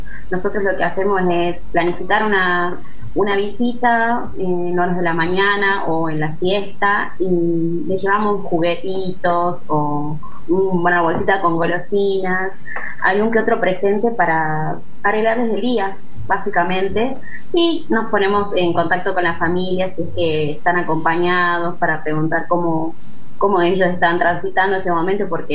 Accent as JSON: {"language": "Spanish", "region": "Salta", "country": "Argentina", "said": "apenas llegué a esta ciudad porque yo soy de Salta"}